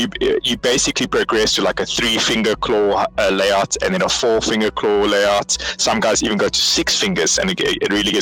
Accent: Cape Town, Western Cape, South Africa; I left to Johannesburg, because I'm from Cape Town.

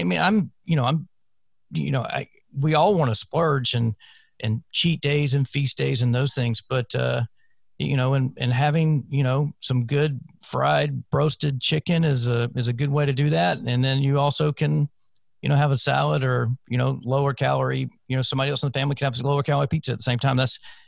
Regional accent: South Carolina, United States; I grew up in South Carolina, and there was one particular place, Zesto's, and we would go to the one in Triangle City in West Columbia.

